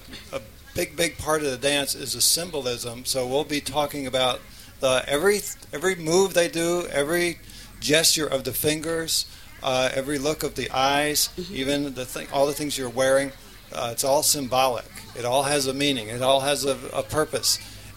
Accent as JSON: {"language": "English", "town": "Gainesville", "region": "Florida", "country": "United States", "said": "I'm from Gainesville, and so is Gita."}